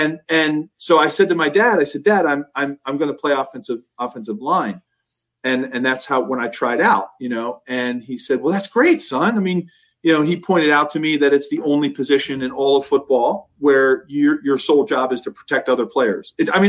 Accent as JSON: {"language": "English", "town": "Philadelphia", "region": "Pennsylvania", "country": "United States", "tie": "born or raised there", "said": "growing up in Philadelphia, you know, and going to Penn, I've always had a little bit of an affinity for the Bengals because of that."}